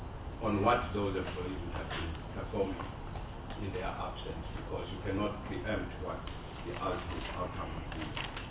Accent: Newcastle, KwaZulu-Natal, South Africa; to Newcastle, which happens to be my hometown.

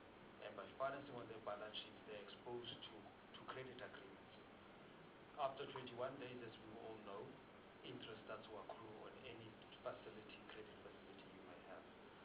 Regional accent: Eastern Cape, South Africa; I'm from the Eastern Cape, so I can be abused for using, let's say, Eastern Cape municipality.

